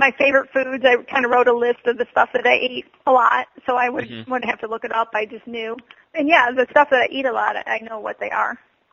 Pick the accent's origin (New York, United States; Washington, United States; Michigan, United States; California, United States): Michigan, United States; Detroit; I'm from Detroit.